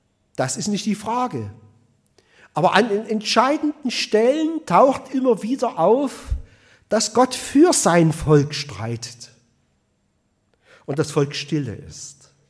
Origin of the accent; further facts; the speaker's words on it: Saxony, Germany; sagt man bei uns im Erzgebirge, im Erzgebirge in der Oberlausitz.